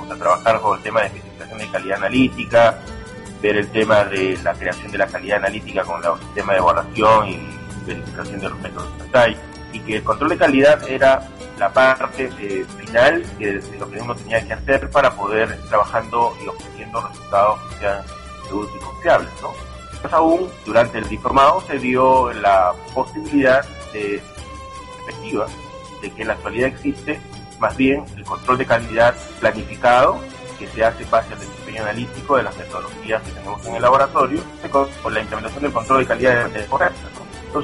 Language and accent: Spanish; Peru; es cierto que en mi país, Perú, existe esta necesidad aún de capacitación